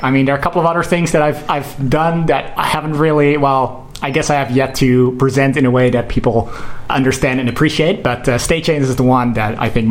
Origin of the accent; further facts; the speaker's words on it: Utrecht, Netherlands; English is a second language; And I'm also from Utrecht, so that's amazing.